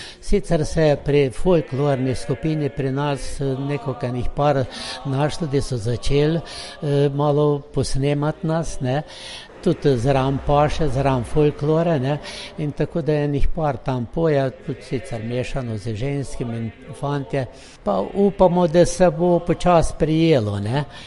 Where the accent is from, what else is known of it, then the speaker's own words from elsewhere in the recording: Brežice, Lower Sava, Slovenia; v naši občini Brežiški, mi smo iz Brežiške občine